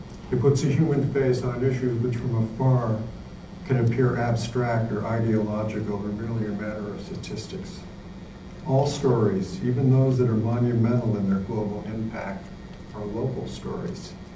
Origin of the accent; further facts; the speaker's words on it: New Mexico, United States; now in New York, United States; I came to New York from New Mexico in 1980.